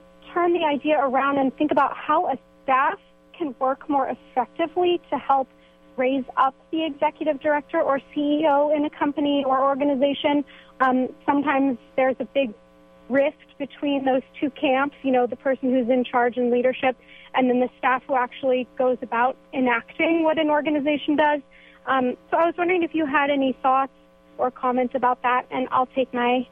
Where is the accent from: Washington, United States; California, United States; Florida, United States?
California, United States; San Francisco; I'm from San Francisco